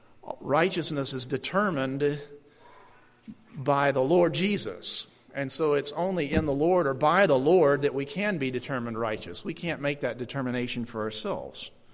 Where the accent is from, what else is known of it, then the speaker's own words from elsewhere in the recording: Alabama, United States; Y'all, as I like to say since I'm from Alabama.